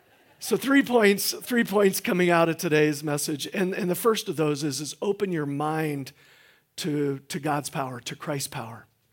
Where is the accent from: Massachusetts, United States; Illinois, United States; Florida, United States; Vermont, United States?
Illinois, United States; now in Iowa, United States; I come from East Central Illinois. I've been in Iowa for the last 28 years.